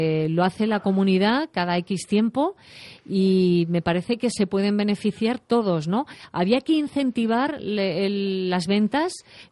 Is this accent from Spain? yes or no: yes; Community of Madrid, Spain; somos remisos los madrileños a cambiar de electrodomésticos.